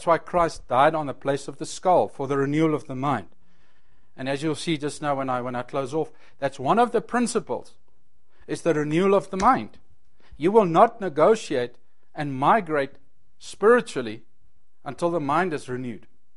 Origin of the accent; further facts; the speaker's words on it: Edenvale, Gauteng, South Africa; I grew up in Edenvale.